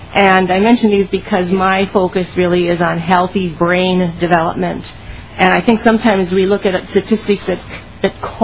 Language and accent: English; Columbia Heights, Minnesota, United States; I'm from Columbia Heights, Fridley area, and I was 10 years on the school board in Columbia Heights